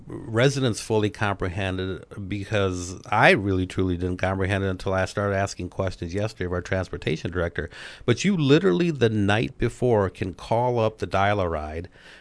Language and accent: English; Kalamazoo, Michigan, United States; You know, I grew up in Kalamazoo, Michigan